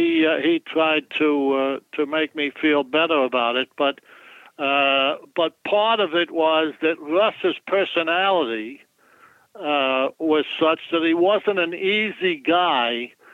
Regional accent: New York City, New York, United States; I'm from the Big Apple. I think I know my way around.

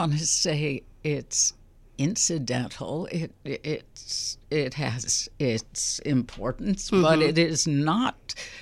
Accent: Chicago, Illinois, United States; I'm from Chicago, and I think Carl Sandburg would have approved of that.

